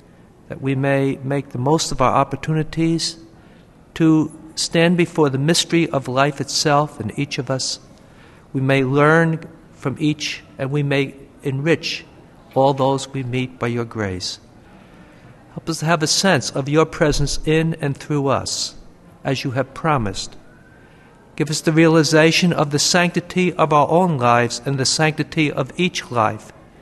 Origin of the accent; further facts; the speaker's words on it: United States; now in Canada; I'm becoming a Canadian citizen, though they've changed all their forms. I have to start all over again. But I still know more about American history, having grown up in the United States.